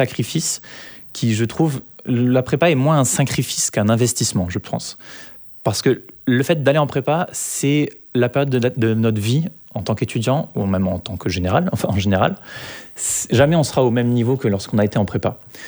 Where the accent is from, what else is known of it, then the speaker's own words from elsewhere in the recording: New Caledonia; quand on est un Calédonien qui va en métropole, on a toujours un petit peu un syndrome de l'imposteur